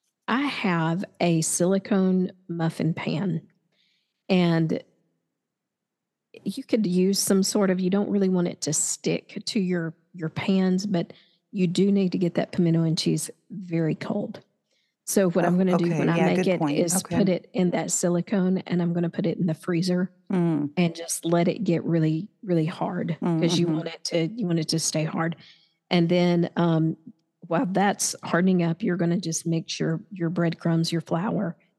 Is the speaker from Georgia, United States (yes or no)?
yes; Savannah, Georgia, United States; I just want to say that since I'm from Savannah, I just felt like that it was my duty to get.